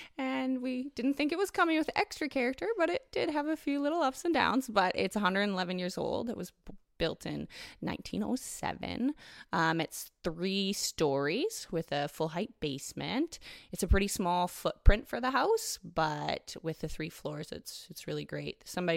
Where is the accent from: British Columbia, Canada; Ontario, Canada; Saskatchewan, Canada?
British Columbia, Canada; New Westminster; now in Victoria, Canada; Vic West reminds me of my hometown, and my hometown's New Westminster. So I came from the Lower Mainland.